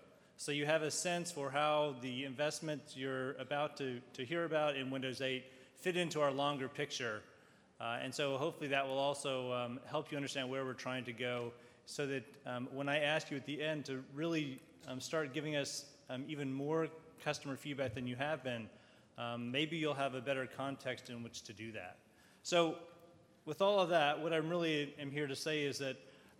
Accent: Texas, United States; I actually am from Texas, although I've apparently shed some of my accent.

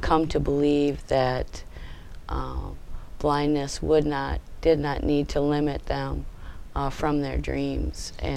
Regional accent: Minneapolis, Minnesota, United States; I'm from Minneapolis, Minnesota

